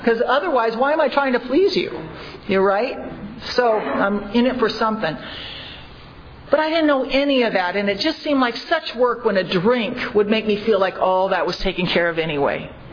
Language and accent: English; Los Angeles, California, United States; Now, I'm from Los Angeles, so I don't know what land I thought I was getting back